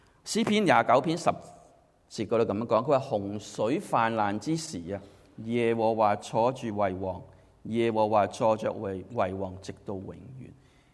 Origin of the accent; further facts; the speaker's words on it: Hong Kong; 我也都很爱护香港，因为我在那里长大。